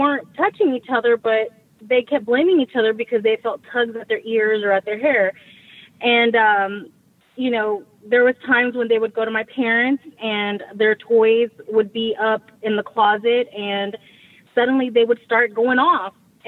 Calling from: Houston, Texas, United States; I'm from Houston, and we live about maybe 20 minutes away from Galveston.

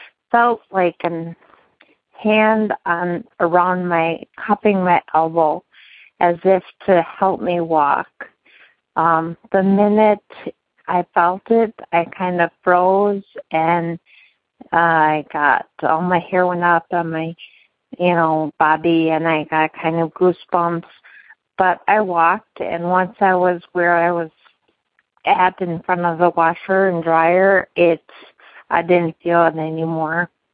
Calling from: Appleton, Wisconsin, United States; I'm calling from Appleton, Wisconsin, your home state.

